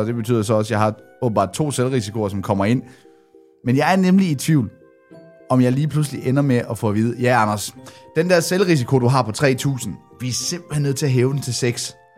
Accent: Rødekro, Region of Southern Denmark, Denmark; born there; Da jeg fortæller i podcasten, jeg er født på Røde Kro

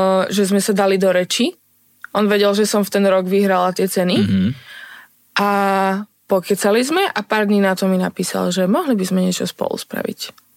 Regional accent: eastern Slovakia, Slovakia; A mne sa páči, že akože zavolal mňa, lebo som z východu.

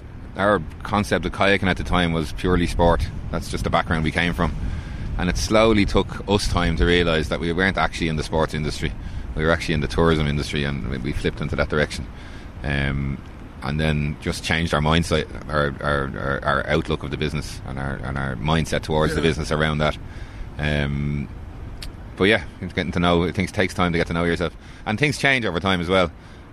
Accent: Kilmainham, Leinster, Ireland; I grew up in Kilmainham on the Camac and in and around the banks of the Liffey up in Island Bridge. So I know the water well

